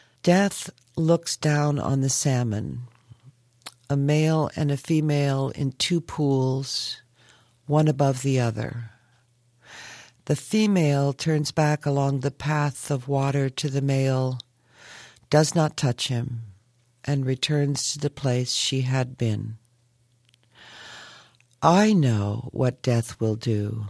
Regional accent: California, United States; Well, my homeland is Northern California, West Marin County, and they have four seasons

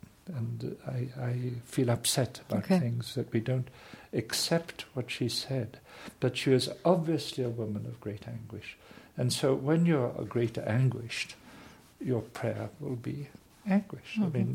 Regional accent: Canada; being Canadian and my father being there

